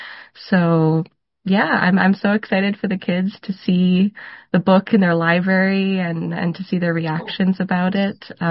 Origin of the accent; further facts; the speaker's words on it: Sainte-Anne-de-Bellevue, Quebec, Canada; my hometown of St. Anne de Bellevue in the West Island of Montreal